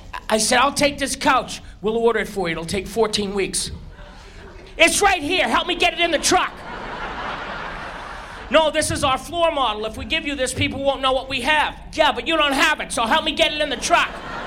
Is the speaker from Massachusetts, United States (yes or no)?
yes; Boston, Massachusetts, United States; I'm originally from Boston, as I said